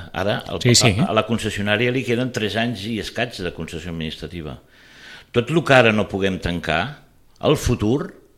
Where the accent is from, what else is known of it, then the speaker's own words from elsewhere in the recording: Barcelona, Catalonia, Spain; Però aviam, jo no sóc sitgetà, jo sóc de Barcelona, però conec Sitges des de fa molts anys